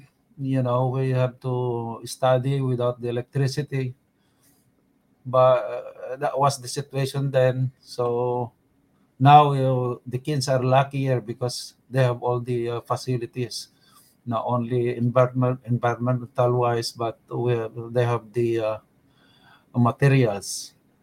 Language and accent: English; San Manuel, Cagayan Valley, Philippines; born or raised there; also born or lived in Manila